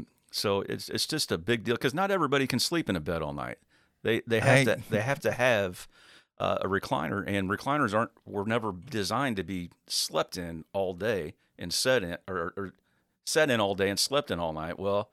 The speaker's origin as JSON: {"language": "English", "town": "Campsville", "region": "Illinois", "country": "United States", "tie": "born or raised there", "said": "I go back to what, you know, Dad said when we were kids growing up in Campsville, installing floor covering on the weekend."}